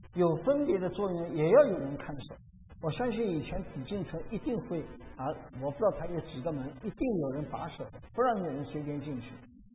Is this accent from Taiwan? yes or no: no; China; 我们中国人就更加的懂得这一点啊，修了一个长很长很长的城啊